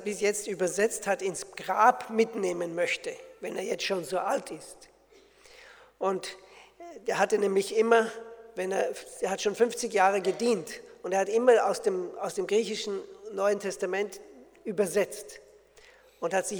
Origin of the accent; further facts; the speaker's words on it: Austria; now in Switzerland; Ich bin Österreicher und ich wohne in der Schweiz.